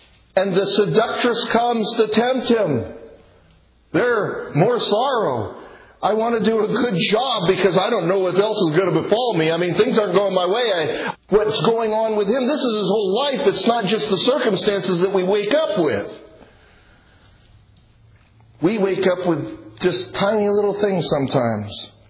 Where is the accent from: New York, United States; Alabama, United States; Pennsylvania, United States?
Alabama, United States; Dothan; People ask me, that's some accent you have. You're from around here. Where are you from? I said, Dothan. Dothan, Alabama.